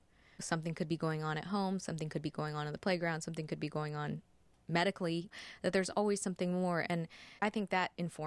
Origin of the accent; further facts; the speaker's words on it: Texas, United States; also born or lived in New York; So Texas is all I have known, but it is not where I was born.